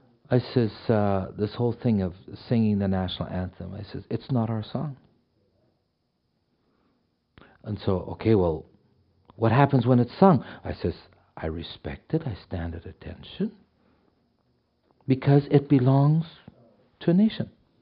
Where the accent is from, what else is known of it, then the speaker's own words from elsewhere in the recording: Canada; Which I cringe at, not because I'm a Canadian.